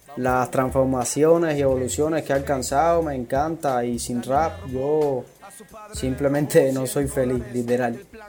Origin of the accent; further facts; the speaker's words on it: Cuba; Yo feliz porque al final esta es mi tierra, ¿me entiendes?